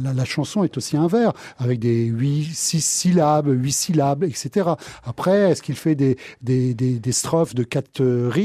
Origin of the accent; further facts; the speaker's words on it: Normandy, France; puisque moi je suis normand